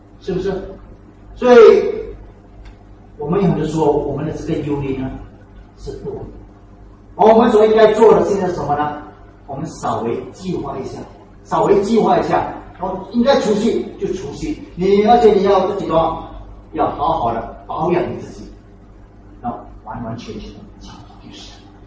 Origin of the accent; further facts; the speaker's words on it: Singapore; 这个是我们新加坡人常常的问题